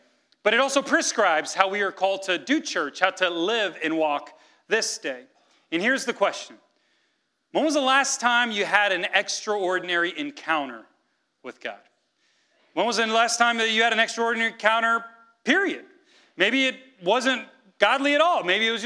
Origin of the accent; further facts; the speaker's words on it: Mexico; now in United States; See, I grew up some years in Mexico, and then I moved to the States.